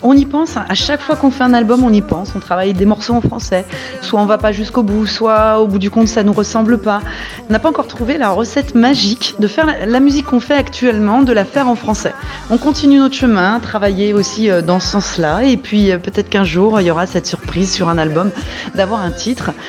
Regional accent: France; on est français, on va enregistrer dans ce studio mythique, on chante en anglais

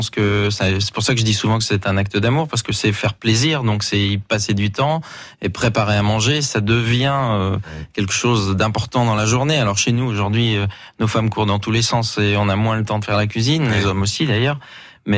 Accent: Giverny, Normandy, France; Oui, alors moi, j'ai grandi à Giverny, enfin juste à côté.

